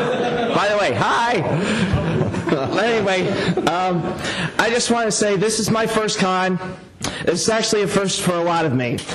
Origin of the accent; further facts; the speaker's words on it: Alabama, United States; Well, I don't exactly sound like I'm from Alabama, so they might not.